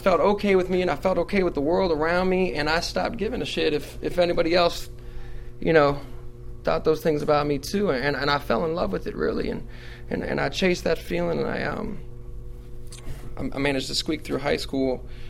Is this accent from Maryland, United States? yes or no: yes; Rockville, Maryland, United States; I'm from the Montgomery area, and I grew up in Rockville.